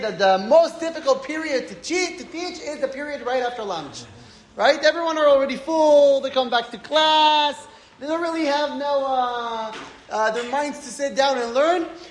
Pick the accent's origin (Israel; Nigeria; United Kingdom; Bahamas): Israel; Masuot Yitzchak, Southern District; we're originally from Israel, from a kibbutz called Masuot Yitzchak. It's down south. I really don't expect you to know where that is. It's a very tiny, tiny spot between Kiryat Malachi and Ashkelon.